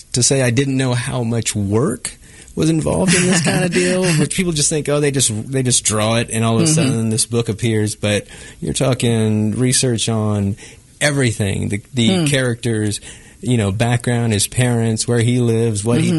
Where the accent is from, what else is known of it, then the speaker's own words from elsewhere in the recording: Kansas City, Kansas, United States; And it's two Kansas Cities because I came from Argentine, KCK, which is where my dad's from.